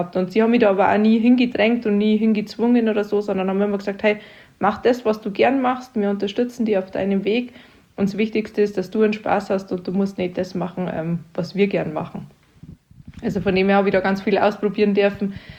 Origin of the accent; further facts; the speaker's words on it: Garmisch-Partenkirchen, Bavaria, Germany; Also ich komme ja aus Garmisch-Partenkirchen, bin da geboren und aufgewachsen und mit 2 Jahren das erste Mal auf Ski gestanden.